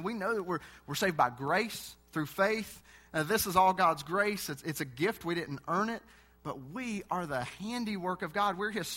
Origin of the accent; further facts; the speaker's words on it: West Virginia, United States; I mean, I'm clueless. I'm a sheltered West Virginia boy, I guess.